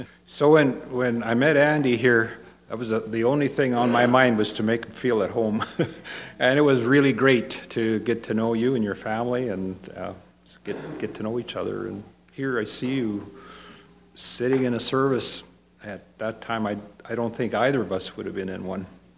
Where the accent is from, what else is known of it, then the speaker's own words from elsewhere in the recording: Flowing Well, Saskatchewan, Canada; I grew up in Flowing Well, not that far from here. I think it's all part of southern Saskatchewan.